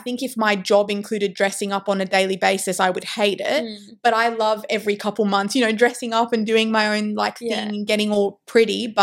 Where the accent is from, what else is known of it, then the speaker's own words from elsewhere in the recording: Dubai, United Arab Emirates; I grew up overseas in Dubai, so everyone used to call him